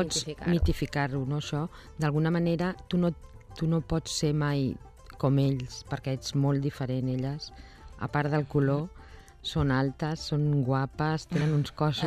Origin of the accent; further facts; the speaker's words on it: Barcelona, Catalonia, Spain; Jugàvem amb un avantatge que som de Barcelona